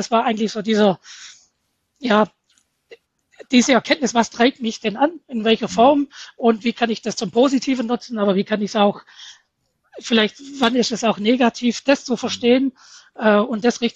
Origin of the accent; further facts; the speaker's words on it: Baden-Württemberg, Germany; Und als Schwabe lässt man sich das nicht oft sagen.